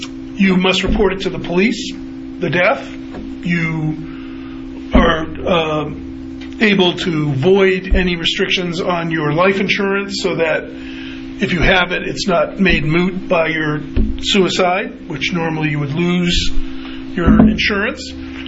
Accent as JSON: {"language": "English", "region": "Massachusetts", "country": "United States", "said": "I'm from Massachusetts. I understand the state somewhat. My parents are still there. My sisters all live there."}